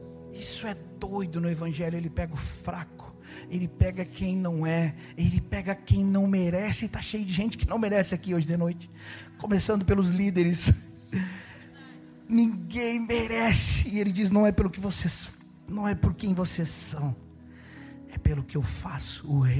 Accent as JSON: {"language": "Portuguese", "region": "Rio Grande do Sul", "country": "Brazil", "said": "Sou gaúcho, montei cavalo no pelo a minha vida toda."}